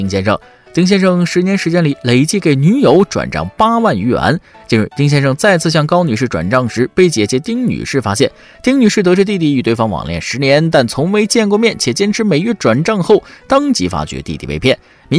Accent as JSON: {"language": "Chinese", "region": "northern China", "country": "China", "said": "作为一个北方人，我想问问，这真的不是面片汤吗？"}